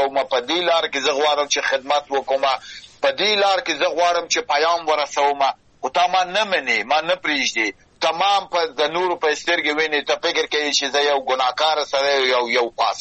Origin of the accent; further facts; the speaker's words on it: Afghanistan; زه یو انسانیم په افغانستان کې پیدا سوم او غت سوم